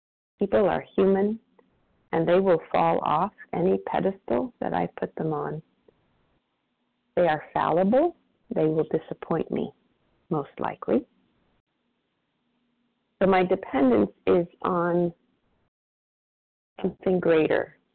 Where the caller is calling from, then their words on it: Oregon, United States; yeah, you? Hi, Dan.